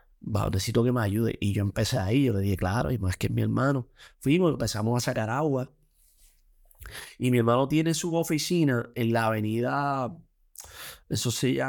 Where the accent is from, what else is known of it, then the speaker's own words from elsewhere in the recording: Mayagüez, Puerto Rico; yo soy un jibarito de Mayagüez, vengo de una clase, ¿verdad? Mi familia es clase media trabajadora